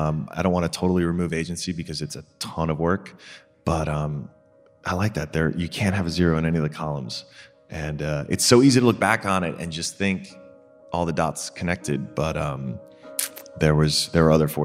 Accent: Brooklyn, New York, United States; Oh, dude, it's fine. Like, I'm from Brooklyn. I see rats all the time.

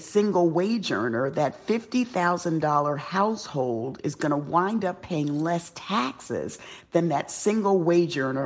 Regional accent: New York City, New York, United States; Well, because I born and raised in the South Bronx, I dealt with racism all the time

